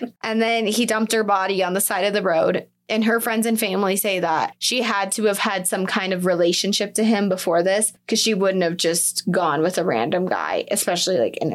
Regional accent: Colorado, United States; accent: Colorado; I had troubles with this one before. It's my Colorado accent.

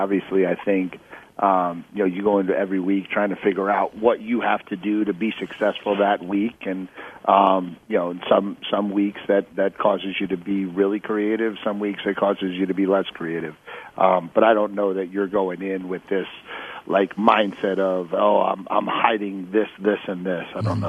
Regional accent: East Coast, United States; I grew up on the East Coast in a Catholic family, and so I know what Notre Dame was.

